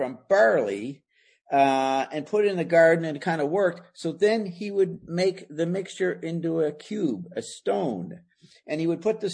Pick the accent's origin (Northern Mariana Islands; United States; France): France; I met him when I was a kid in France, growing up in France.